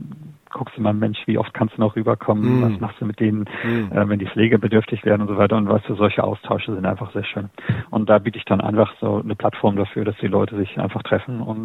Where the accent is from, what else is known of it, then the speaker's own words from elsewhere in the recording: Clausthal-Zellerfeld, Lower Saxony, Germany; moved away; Ich komme aus dem Harz ursprünglich. Ich bin in Clausthal-Zellerfeld aufgewachsen. Ist eine Universitätsstadt, aber relativ klein. Und ich habe natürlich immer so irgendwie so eine leichte Dorfmentalität.